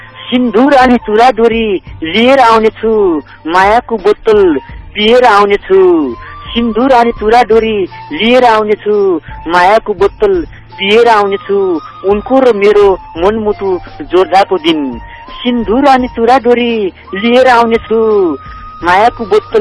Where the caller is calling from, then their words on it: Khagenkot, Karnali Province, Nepal; हजुर जागरकोट खगेनकोटबाट